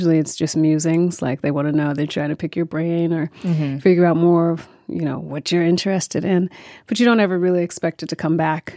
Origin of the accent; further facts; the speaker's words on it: New York City, New York, United States; And so I'm a New Yorker. I know New York well. I love New York.